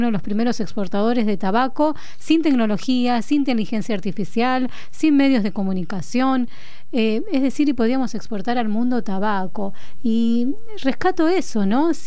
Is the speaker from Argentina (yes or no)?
yes; Argentina; pero lo hablo desde el lugar humilde, como argentino